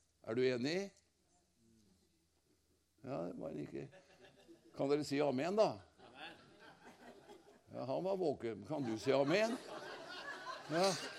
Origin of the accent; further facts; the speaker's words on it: Lillehammer, Innlandet, Norway; Jeg vokste opp på Fåberg, det er en forstad i Lillehammer, det ligger i Lillehammer kommune